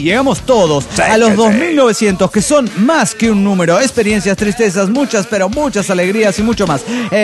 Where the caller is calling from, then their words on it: Cochabamba, Bolivia; Soy la ninfa de Cochabamba, Bolivia.